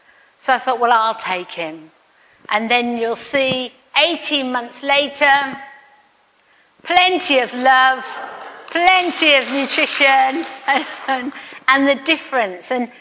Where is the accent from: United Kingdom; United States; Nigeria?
United Kingdom; because I'm British